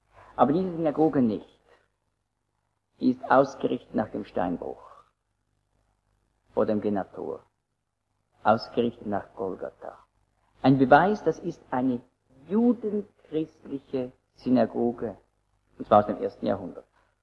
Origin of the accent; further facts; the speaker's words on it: Switzerland; accent: Swiss German; Aber das gibt es fast nicht, dass ein Deutscher Schweizerdeutsch sprechen kann mit unserem Akzent.